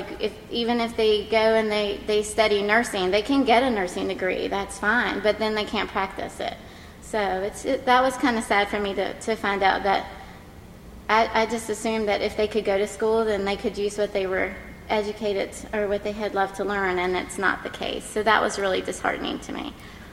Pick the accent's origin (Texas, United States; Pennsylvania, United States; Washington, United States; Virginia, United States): Virginia, United States; I wasn't raised in Rockingham County. I was raised in Page County, so I didn't know much about the history